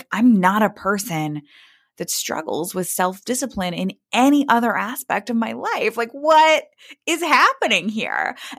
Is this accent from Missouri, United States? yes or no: yes; Kansas City, Missouri, United States; now in Brooklyn, United States; So as you said … I grew up in Kansas City, Missouri. My parents are both scientists, and I live in Brooklyn with my husband